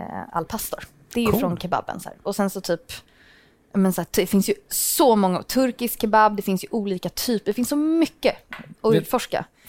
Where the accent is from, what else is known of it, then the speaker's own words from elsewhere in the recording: Lidingö, Stockholm County, Sweden; där jag är uppväxt på Lidingö, där åt man liksom kebab.